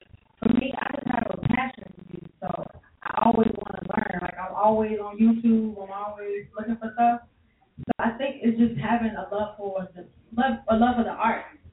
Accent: Richmond, Virginia, United States; I'm from Richmond, 804.

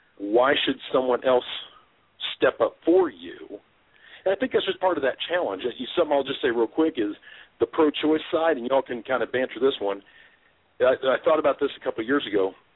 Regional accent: Midwest, United States; I grew up in the Midwest. I've only known most families to be married.

